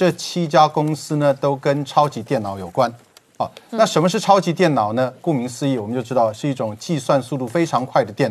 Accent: Taiwan; 所以对我们台湾人来说呢，这当然是无法忍受的

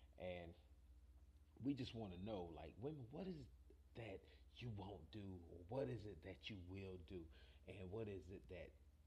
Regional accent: North Carolina, United States; we was traveling from Wilmington, North Carolina. We was going back home across the bridge. I'm from Brunswick County.

